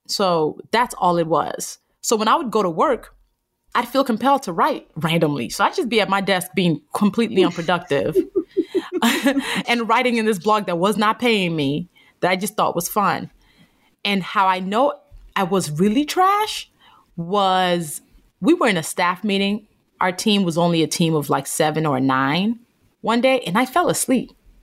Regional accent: Nigeria; born there; a Black woman from Nigeria, because I was born in Nigeria

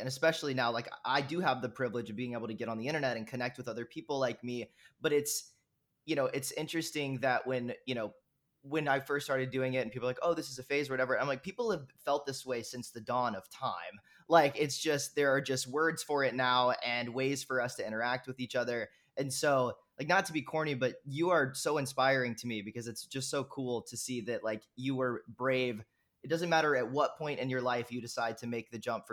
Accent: the South, United States; Like I grew up in the South. I had never met another trans person.

